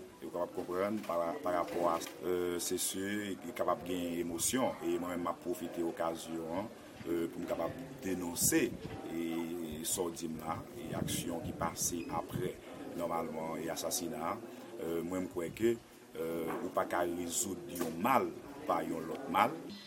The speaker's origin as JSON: {"language": "French", "town": "Trou du Nord", "region": "Nord-Est", "country": "Haiti", "said": "Parce que on est Trou du Nord, c'est pas une grande ville, son petite ville."}